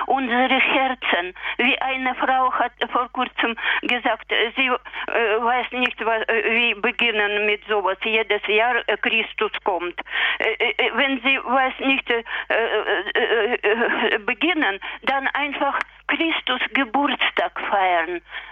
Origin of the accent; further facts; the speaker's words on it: Russia; German is a second language; Ich bin Russin